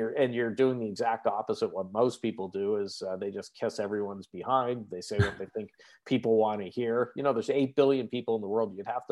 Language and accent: English; Canada; I'm Canadian. I'm a Canadian who doesn't follow the what Canadians are supposed to be like